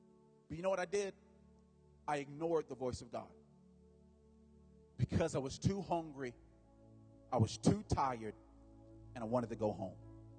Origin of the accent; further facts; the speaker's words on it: North Carolina, United States; I grew up in North Carolina. Went to a Bible school in Asheboro, North Carolina.